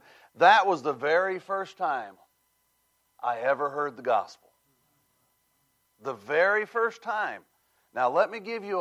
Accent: California, United States; I grew up out in California. It's, for those of you who don't know that, it's the breakfast cereal state.

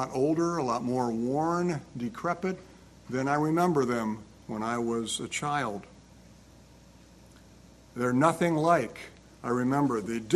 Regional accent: Wilmington, Delaware, United States; born there; I happened to be born in Wilmington, Delaware. I spent the next 3 months of my life in Wilmington, Delaware, and I was out

